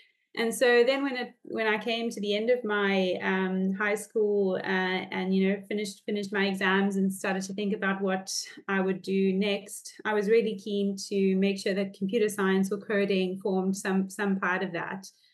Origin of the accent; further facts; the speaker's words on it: Johannesburg, Gauteng, South Africa; now in Australia; I'm now based in Australia, but I started my journey in South Africa, in Joburg, actually. I grew up in Joburg. I went to a small school in the east of Johannesburg